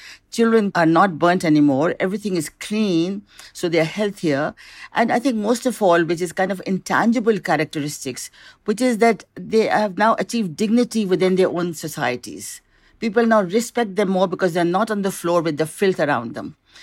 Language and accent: English; Pakistan; Yes, I'm from Pakistan